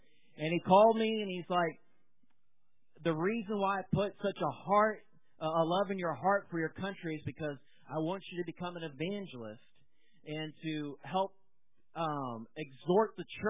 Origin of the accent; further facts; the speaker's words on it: Missouri, United States; And so, again, we're from Southwest Missouri. We live in a small town called Monette, about a population of 10,000 people.